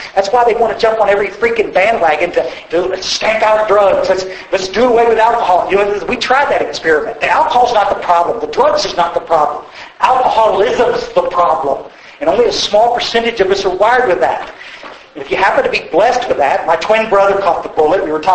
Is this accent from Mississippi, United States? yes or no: no; Kerrville, Texas, United States; also born or lived in Odessa; I grew up in Kerrville, Texas. I was actually born out in Odessa, out in the oil fields. My father was a printer, and he moved us to the hill country when I was about 11 years old